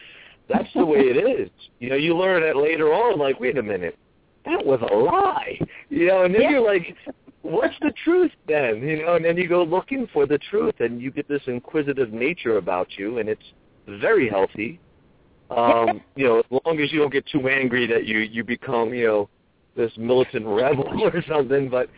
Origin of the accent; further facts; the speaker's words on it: Philadelphia, Pennsylvania, United States; I concur. I'm from Philadelphia. And, you know, I totally agree. I've seen that in Philadelphia.